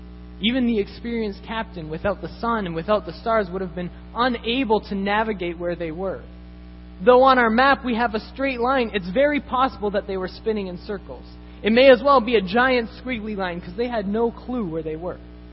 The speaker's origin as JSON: {"language": "English", "country": "Canada", "said": "Now, as many of you may know, I am Canadian."}